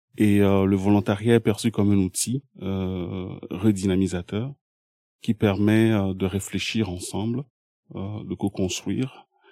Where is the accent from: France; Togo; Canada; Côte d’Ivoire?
Togo; now in Belgium; Je suis originaire du Togo, un petit pays de l'Afrique de l'Ouest. Avant d'arriver en Belgique